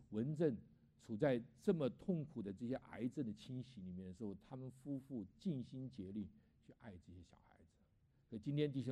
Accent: China; 所以今天我们中国人哈，我们可以听到福音得救，

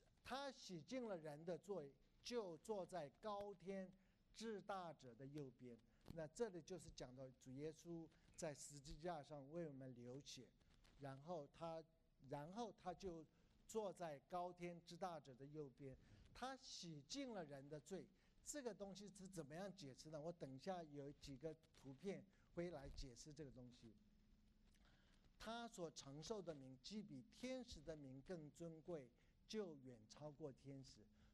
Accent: China; 以色列人是以色列人，我们是中国人，我们是华人，我们跟他没有关系。

